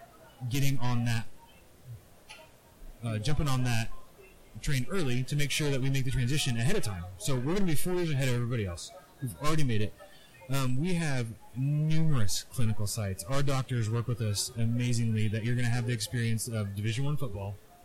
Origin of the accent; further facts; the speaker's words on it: Wichita, Kansas, United States; I'm from Wichita, Kansas. Went to Kansas State University, got my undergrad there